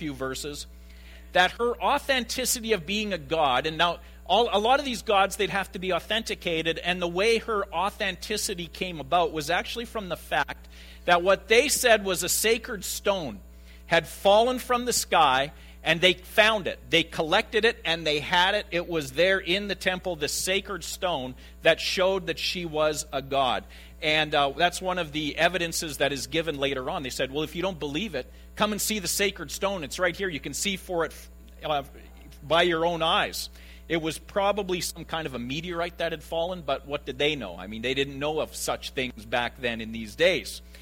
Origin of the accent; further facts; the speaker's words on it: Saskatchewan, Canada; I'm from Saskatchewan.